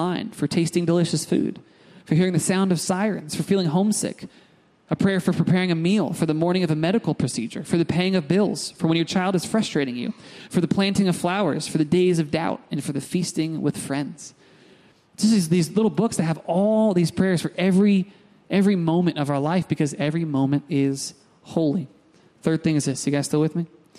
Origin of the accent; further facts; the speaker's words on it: United States; We grew up in America.